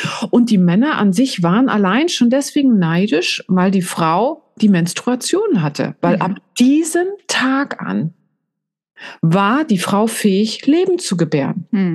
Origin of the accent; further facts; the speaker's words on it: East Germany, Germany; ich war nicht in der Kirche, ich bin ja im Osten aufgewachsen